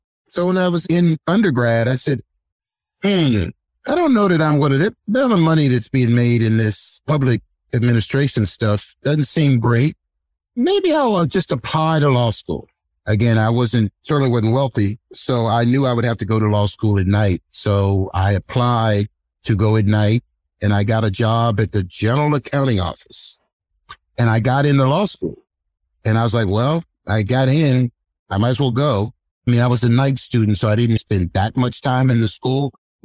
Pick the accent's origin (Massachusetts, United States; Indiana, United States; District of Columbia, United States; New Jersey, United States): District of Columbia, United States; Washington; I am one of the few people in this town that can say they are a native Washingtonian. I was born in Providence Hospital. I won't say when, but a while ago.